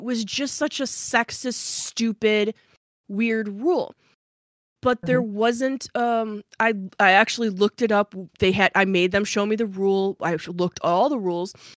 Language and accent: English; Chicago, Illinois, United States; or from my experience growing up in Chicago.